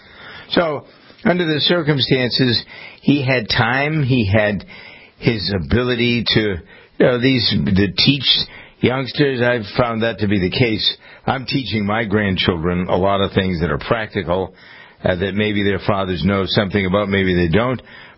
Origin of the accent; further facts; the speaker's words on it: Framingham, Massachusetts, United States; We're having a big fireworks display here in my hometown of Framingham on Friday night.